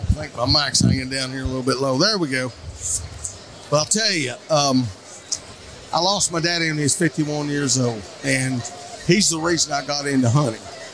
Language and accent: English; Arkansas, United States; in my home state of Arkansas, there in the Ozarks